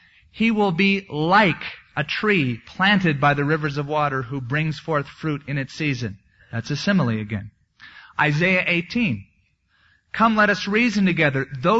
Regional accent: United States; Now, I'm Joe American. I'm used to speaking to people, especially my own age, from my culture.

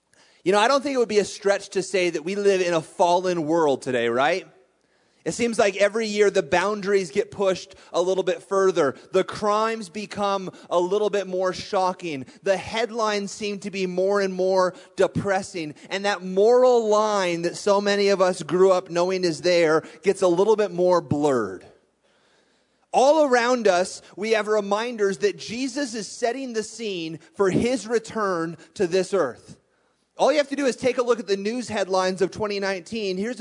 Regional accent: New Mexico, United States; I can say that because I grew up in New Mexico.

